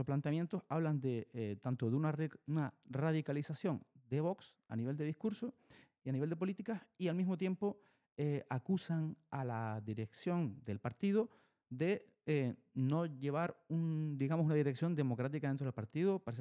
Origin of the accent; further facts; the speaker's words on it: Canary Islands, Spain; Y nosotros somos canarios, los tenemos aquí